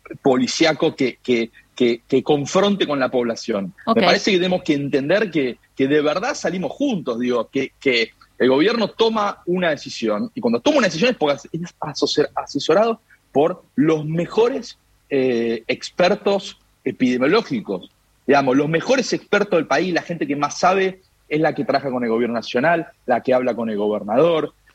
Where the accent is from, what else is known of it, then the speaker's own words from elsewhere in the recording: Lomas de Zamora, Buenos Aires Province, Argentina; soy de Lomas de Zamora, recorro permanentemente y hablo con los vecinos y con las vecinas.